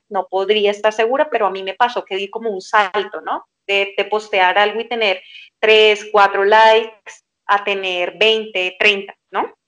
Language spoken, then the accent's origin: Spanish; Colombia; now in Mexico; México porque es donde estoy y quiero estar, y Colombia pues porque soy de Colombia y podría trabajar y regresarme a trabajar allá en cualquier momento.